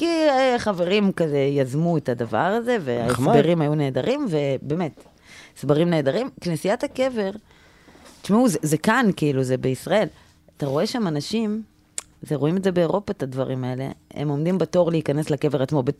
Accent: Tel Aviv, Tel Aviv District, Israel; אבל בתור תל אביבי חילוני, תל אביבי חילונית.

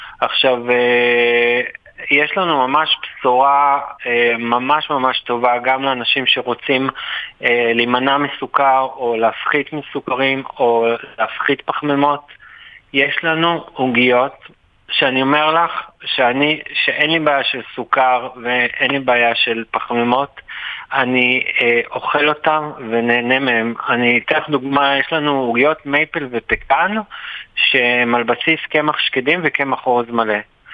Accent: Tel Aviv, Tel Aviv District, Israel; אז אנחנו תל אביבים

